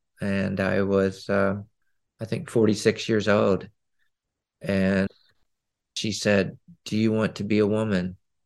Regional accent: Owensboro, Kentucky, United States; I grew up in Owensboro, Kentucky, like a city of 50,000 people in Kentucky. And I grew up in the 70s. I was born in 65.

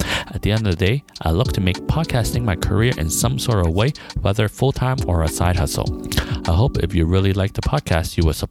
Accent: Canada; also born or lived in Hong Kong; I am Asian Canadian, meaning that I was born in Hong Kong and then immigrated to Canada with my family when I was around 4, turning 5. And I've been there since for most part of my life.

